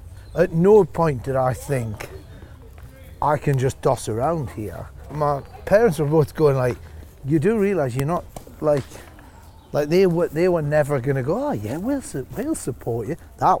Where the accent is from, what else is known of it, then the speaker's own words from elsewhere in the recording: North East England, United Kingdom; Growing up in Northumberland, that's probably your money goes a bit further, you know, so.